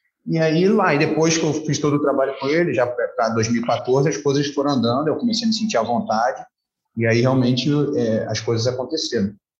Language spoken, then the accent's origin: Portuguese; Rio de Janeiro, Brazil; Cara, eu sou nascido e criado do lado do Maracanã, né? Eu sou da Tijuca, eu Maracanã andando, tá? 400 metros do Maracanã era onde eu morava.